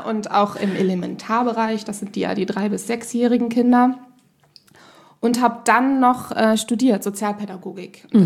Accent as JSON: {"language": "German", "region": "Rhineland", "country": "Germany", "lives_now": "Hamburg, Germany", "said": "Nein, ich bin Rheinländerin, also wirklich mit dem Herzen auch und eigentlich noch irgendwie mit einem Fuß in der Heimat."}